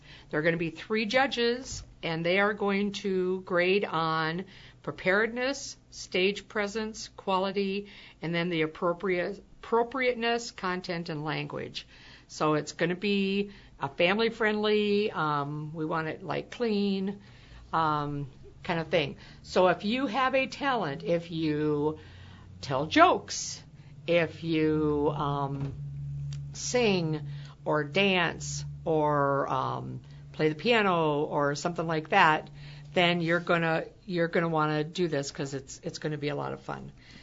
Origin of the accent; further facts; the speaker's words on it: Pickerel, United States; Yep, Pickerel. That's me. I'm from Pickerel.